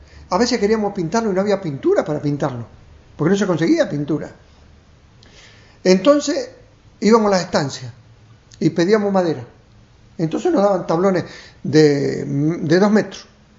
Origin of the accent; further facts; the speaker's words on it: Piedrabuena, Santa Cruz, Argentina; born there; Yo en Piedra Clavada nací en Piedrabuena, me llevaron y a los 33 años salí recién de ahí.